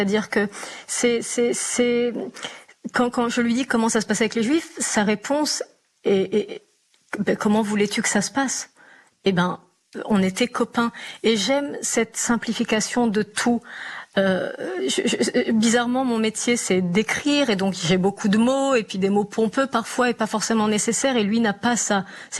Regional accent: Agadir, Souss-Massa, Morocco; born there; je suis née au Maroc, à Agadir.

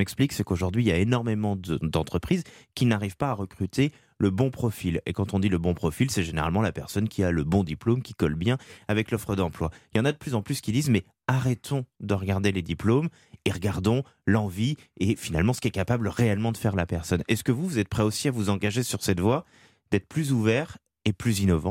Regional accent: France

